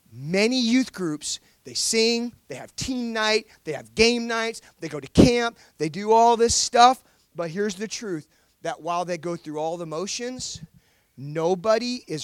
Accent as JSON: {"language": "English", "town": "Los Angeles", "region": "California", "country": "United States", "said": "And so I'm from Los Angeles. Like, we don't have cliffs where I live."}